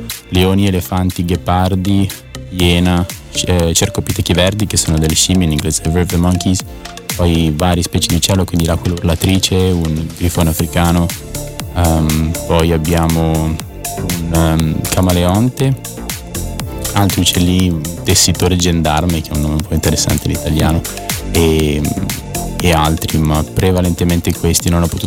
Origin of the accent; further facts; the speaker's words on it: Aosta Valley, Italy; la mia vita passata, la vita da bambino qui in Valle d'Aosta